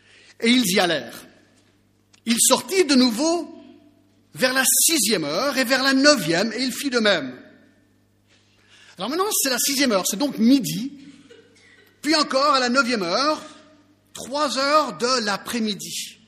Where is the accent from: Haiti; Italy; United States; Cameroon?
United States; now in France; Alors vous savez, je suis américain à la base